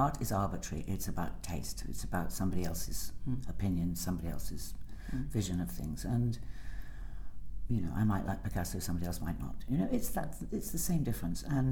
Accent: New York, United States; born there; I was born in New York, and because Dad knew he was going to be subpoenaed before the un-American activities.

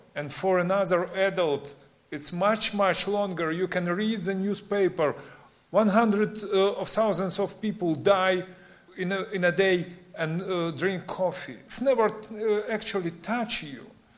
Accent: Ukraine; born there; English is a second language; But I was born there. I was born in 1960 in Ukraine.

